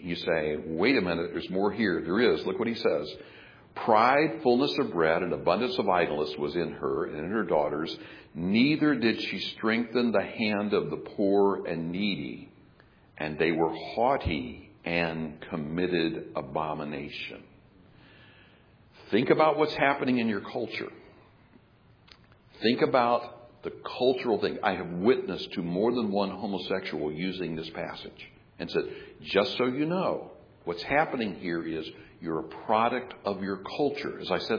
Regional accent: Pensacola, Florida, United States; Look, I grew up in Pensacola, Florida. I grew up on the beach.

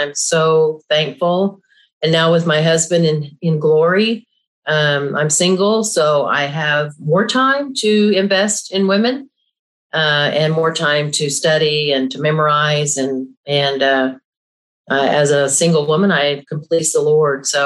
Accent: Oklahoma, United States; I grew up here in Oklahoma. Dad was a minister, married a minister.

